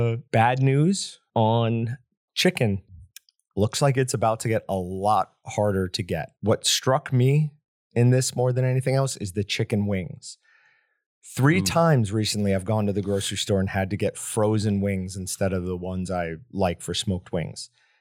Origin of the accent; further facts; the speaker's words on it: New York, United States; You know, I'm from New York. This is a totally different scene than what I was used to at that point.